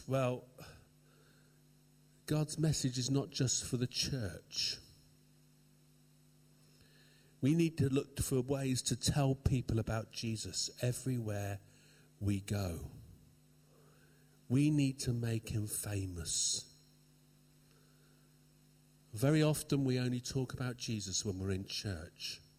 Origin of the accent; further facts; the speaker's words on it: Torbay, South West England, United Kingdom; when I was growing up in Torbay, we used to have the boat service every Sunday night in Torbay.